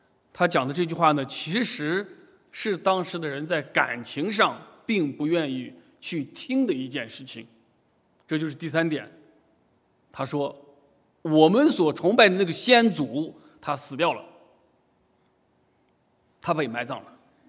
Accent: China; 我就想到从我们中国人来讲，我们中国人其实很像

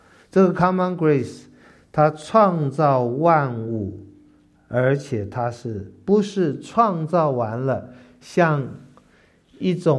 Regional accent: China; 我们中国人经验的苦也不算太少了。

